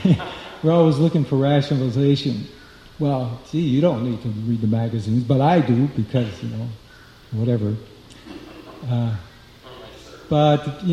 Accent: United States; yeah, I'm an American, this is part of, you know, it's really important who the president is.

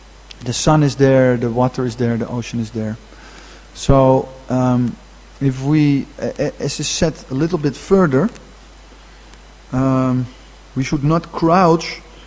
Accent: Netherlands; because I'm from Holland, and now in Holland, they are always managing these floods.

